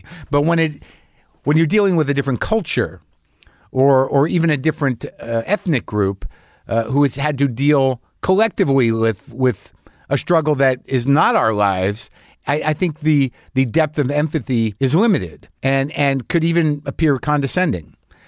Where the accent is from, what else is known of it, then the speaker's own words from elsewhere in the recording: New Mexico, United States; Certainly growing up in New Mexico, I'd met a few, and I was surrounded by a Native American painting and jewelry, obviously, and life.